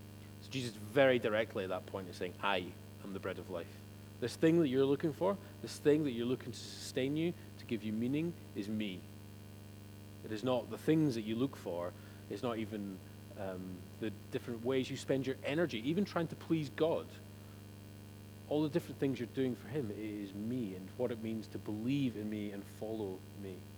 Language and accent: English; Oban, Scotland, United Kingdom; So I'm from Oban